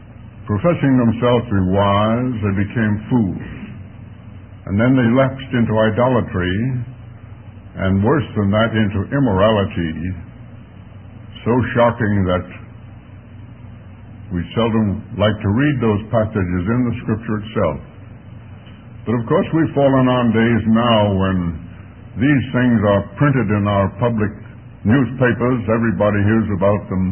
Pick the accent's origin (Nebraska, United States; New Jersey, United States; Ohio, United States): New Jersey, United States; Jersey City; born there; Happened to have been born in the same city that I was born in, Jersey City, New Jersey.